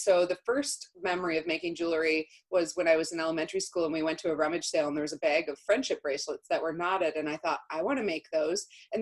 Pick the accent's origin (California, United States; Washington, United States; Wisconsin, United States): Wisconsin, United States; Marinette; I grew up in Marinette, Wisconsin, which is on the border of the UP, so I probably spent half of my time in Menominee, which is in Michigan